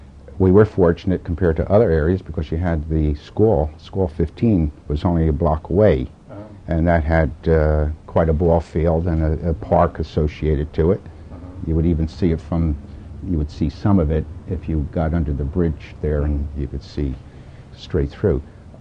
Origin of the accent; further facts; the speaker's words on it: Paterson, New Jersey, United States; I had good fond memories of growing up in Patterson.